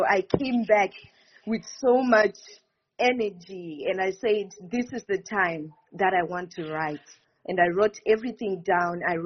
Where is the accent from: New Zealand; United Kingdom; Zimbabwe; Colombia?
Zimbabwe; I am from Zimbabwe.